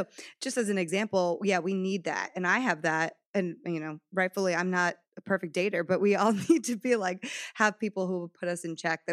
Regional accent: Connecticut, United States; also born or lived in Texas / New York; now in Los Angeles, United States; I grew up in Connecticut, lived in Texas for the last 10 years. Well, my family's been in Texas for 10 years. Then I was in New York, now I'm in LA.

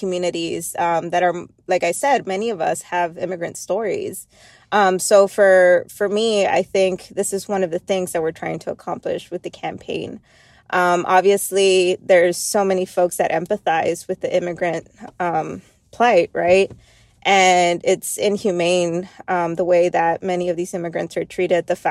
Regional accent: Laredo, Texas, United States; my story of being born and raised in Laredo, Texas. So it's right. Laredo's right on the Rio Grande River.

